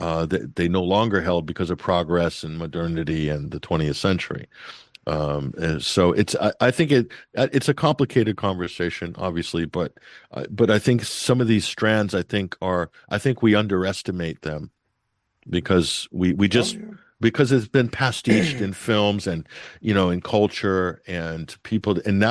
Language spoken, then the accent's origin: English; United States; moved away as an adult; I mean, I glossed over this when I lived in America. When I grew up in America, I lived there most of my adult, half my adult life